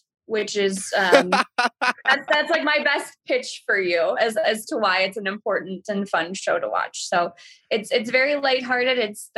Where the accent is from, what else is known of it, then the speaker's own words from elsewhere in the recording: Minnesota, United States; And I know as a Minnesotan, as somebody who borders Canada